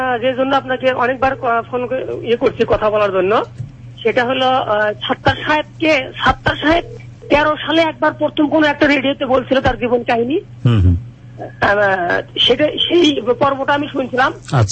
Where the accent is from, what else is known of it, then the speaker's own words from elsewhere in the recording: Bogura, Rajshahi Division, Bangladesh; বগুড়া সোনাতলা উপজেলা আমার বাসা, আমার বাড়ি পাকুল্লা ইউনিয়নে।